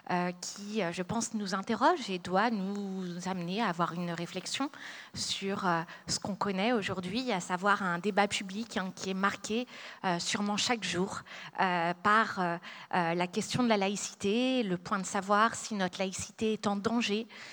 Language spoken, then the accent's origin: French; Paris, Île-de-France, France; Alors, je viens de Paris, alors autant vous dire, je suis très heureuse d'aller dans le sud